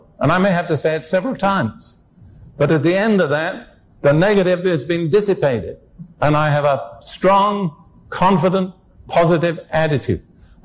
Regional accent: United Kingdom; I am British by background, as most of you know.

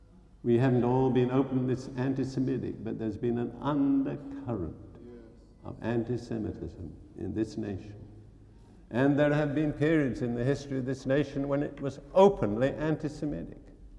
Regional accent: United Kingdom; And let me say, if anybody here is British, I'm British. As British as the flag. And we British tend to be rather proud.

